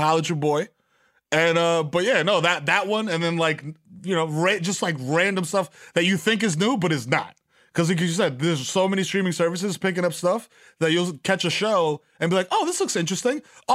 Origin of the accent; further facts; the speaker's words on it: New York, United States; I feel, actually, as a New Yorker, I feel sorry for